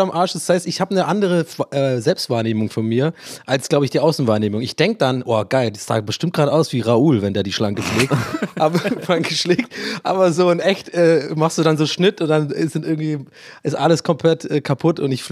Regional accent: Ireland; accent: Irish; Und mein echter Akzent ist ja wirklich tatsächlich irisch. Also ich bin ja in Irland geboren und aufgewachsen. Und wenn ich Englisch rede, habe ich einfach automatisch einen tatsächlich einen irischen Akzent.

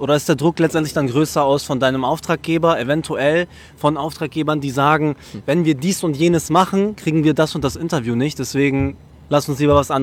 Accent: Hamburg, Germany; aus Hamburg.

